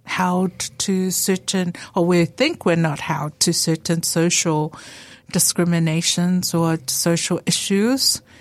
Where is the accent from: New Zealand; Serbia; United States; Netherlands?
New Zealand; Auckland; I grew up in South Auckland, Otara, 274. And I schooled there, I went to college